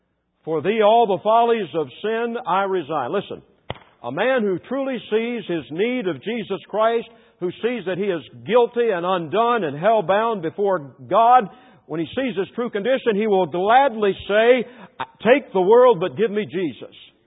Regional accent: the South, United States; In the war between the states, see, I'm a Southerner, I know how to refer to it.

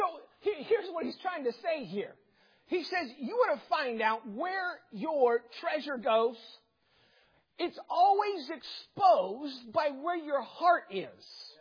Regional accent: Alaska, United States; I mean, I grew up in Alaska. Alaska's a unique culture. It's where men are men and women are too. It's Ford country. Everybody drives big trucks.

